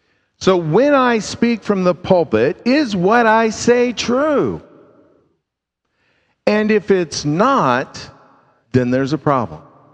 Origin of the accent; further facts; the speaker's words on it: Southwest, United States; I'm from the Southwest. I'm thinking chili.